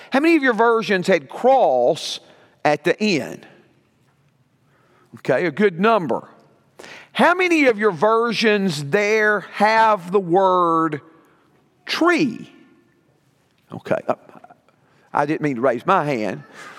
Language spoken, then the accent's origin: English; Tennessee, United States; I'm thankful that as a young person growing up in Middle Tennessee, I was surrounded by a good number of young people who were Christians